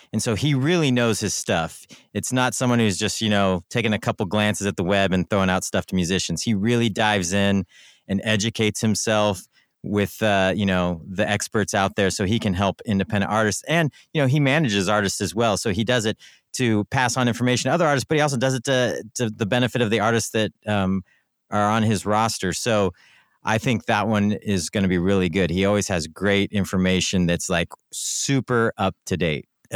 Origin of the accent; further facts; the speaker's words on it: San Diego, California, United States; You know, I grew up in San Diego, which is right on the border.